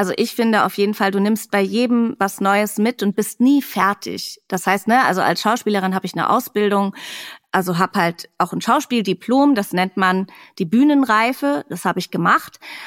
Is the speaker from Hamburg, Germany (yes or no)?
yes; Hamburg, Germany; Ich komme ja eh aus Hamburg weg.